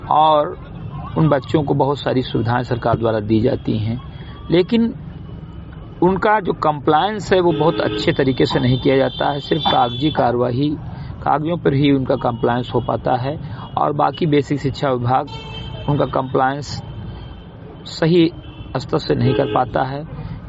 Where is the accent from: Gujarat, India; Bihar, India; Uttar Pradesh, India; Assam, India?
Uttar Pradesh, India; Bahraich; ग्राम सभा समरी घटई विकासखंड मेंतुआ जनपद बहराइच का मूल निवासी हूं